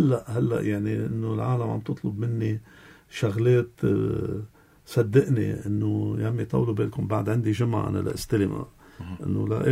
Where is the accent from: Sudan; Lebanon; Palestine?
Lebanon; نحن كلبناني